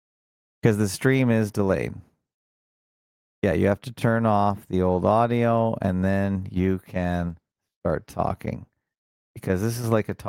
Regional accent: Canada; It's probably more interesting to me because I'm Canadian and they do the Canadian angle.

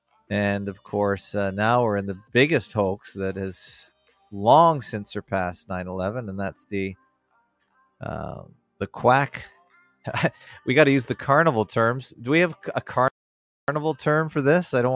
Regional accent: Toronto, Ontario, Canada; from the North Shore of Lake Ontarible in Toronto, Ontarible, Canada.

